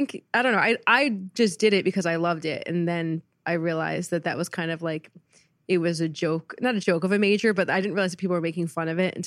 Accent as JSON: {"language": "English", "town": "Marlboro", "region": "New Jersey", "country": "United States", "said": "I'm from New Jersey, from suburban New Jersey."}